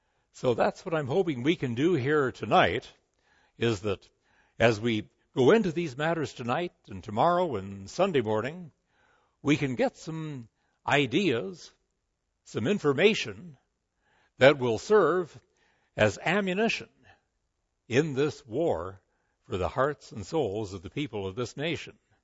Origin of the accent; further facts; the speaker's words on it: South Dakota, United States; born there; I was born in the South. And when they asked me where, I had to say South Dakota.